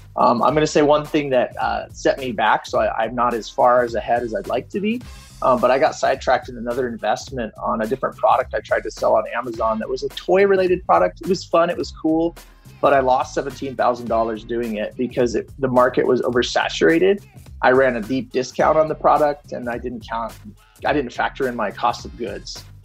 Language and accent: English; Fort Collins, Colorado, United States; I'm from Fort Collins, Colorado